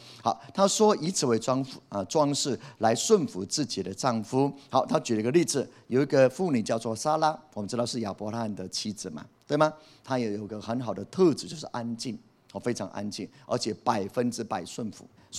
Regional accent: Taiwan; 用我们台湾话就难逃给了

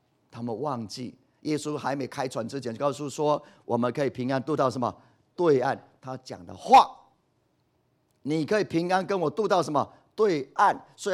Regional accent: China; 我们中国人都知道

